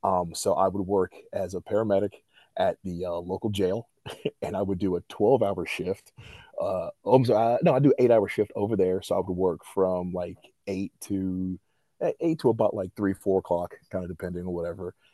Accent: Southern United States, United States; So, like, I was raised in the South.

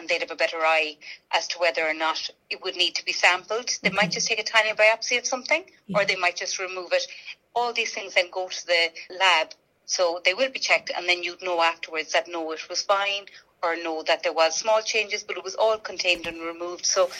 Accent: Ireland; we as Irish people with fair skin, we do tend to forget.

